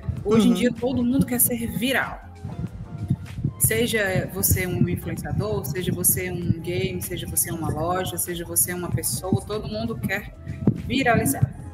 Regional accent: Ceará, Brazil; Pô, caramba, sou cearense.

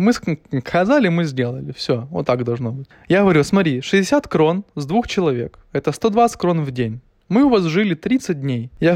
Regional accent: Ukraine; moved away; что мы приехали из Украины, мы как бы работаем не для того, чтобы здесь гулять каждый день, а для того, чтобы помогать Украине.

